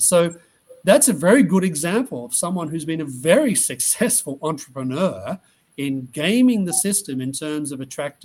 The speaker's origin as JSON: {"language": "English", "country": "Australia", "tie": "born there", "said": "I was born in Australia and I go back there relatively frequently."}